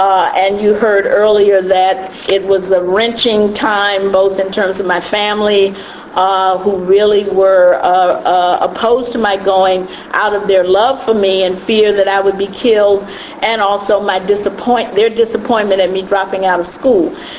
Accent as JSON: {"language": "English", "region": "the South", "country": "United States", "said": "Now, you know, because I'm from the South, I really didn't know about Malcolm"}